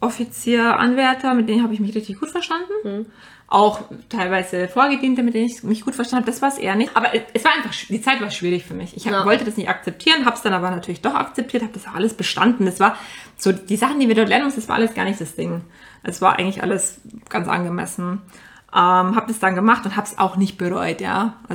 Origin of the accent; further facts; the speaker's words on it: Bavaria, Germany; ich komme aus der Nähe von Ingolstadt